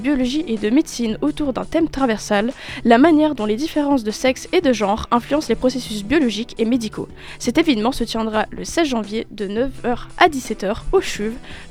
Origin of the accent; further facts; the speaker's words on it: Italy; Perso, vu que bah, je suis italienne, on mange à longueur de journée.